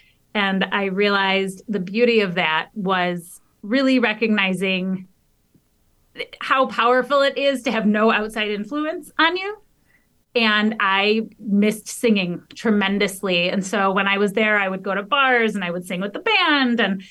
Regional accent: Michigan, United States; So growing up, I always loved doing theater. I grew up outside of Detroit.

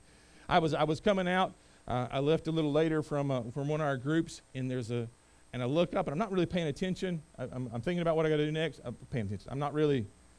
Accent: North Carolina, United States; I grew up in Eastern North Carolina.

